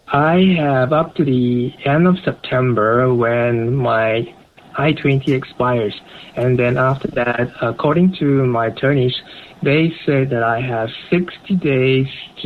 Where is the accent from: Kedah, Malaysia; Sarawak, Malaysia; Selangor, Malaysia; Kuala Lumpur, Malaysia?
Kuala Lumpur, Malaysia; now in Seattle, United States; I'm from Southeast Asia, specifically Kuala Lumpur, Malaysia. And I've been living here in Seattle since 1998.